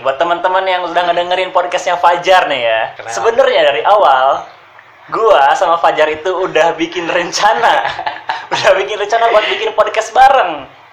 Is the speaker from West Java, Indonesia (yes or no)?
yes; Cianjur, West Java, Indonesia; also born or lived in Jambi; now in Bandung, Indonesia; Gue orang Cianjur, aslinya ya aslinya di Cianjur sih. Gue tinggal dari kecil sempat pindah-pindah sebenarnya, sempat di Jambi terus ya di Cianjur lebih lamanya gitu.